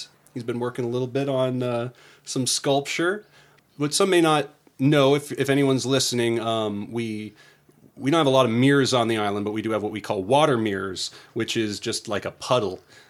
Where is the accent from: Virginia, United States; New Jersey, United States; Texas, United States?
Virginia, United States; Virginia Beach; I'm from Virginia Beach myself.